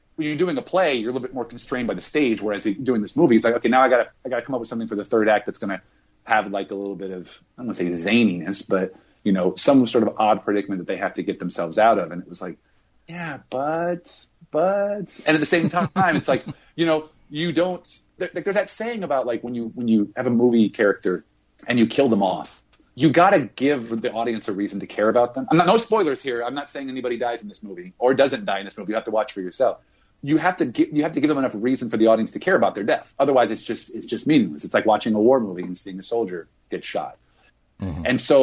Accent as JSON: {"language": "English", "region": "Illinois", "country": "United States", "said": "I'm from Southern Illinois, so you go down to St. Louis."}